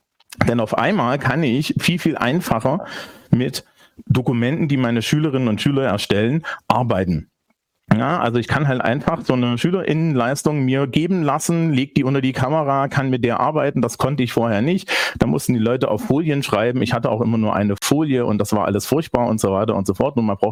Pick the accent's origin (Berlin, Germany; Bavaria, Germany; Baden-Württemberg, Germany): Bavaria, Germany; ich bin ja aus Bayern